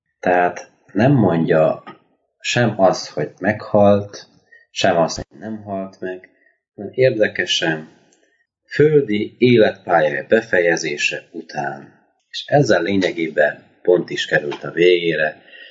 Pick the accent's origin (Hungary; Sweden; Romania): Hungary; Mi magyarok vagyunk, így Szent István király népéhez tartozunk